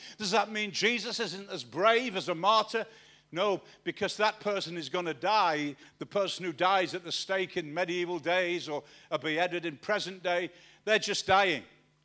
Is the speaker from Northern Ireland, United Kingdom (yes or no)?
no; Manchester, North West England, United Kingdom; You know, when I was a little kid in Manchester, and I was growing up in Manchester